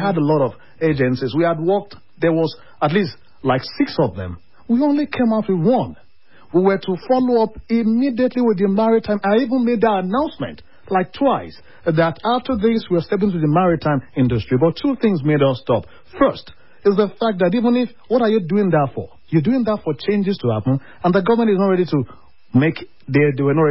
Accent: Ondo, Nigeria; Within Nigeria. I'm from Ondo State.

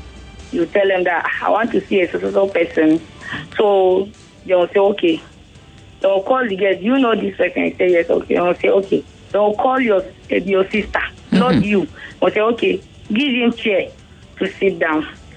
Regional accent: Plateau, Nigeria; I'm from Plateau State, Lantern Local Government.

